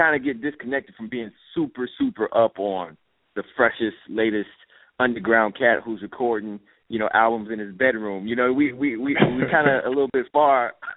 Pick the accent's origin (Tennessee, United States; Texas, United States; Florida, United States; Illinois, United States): Illinois, United States; Chicago; also born or lived in Wisconsin; Being a Midwesterner, grew up in Chicago, been in Wisconsin.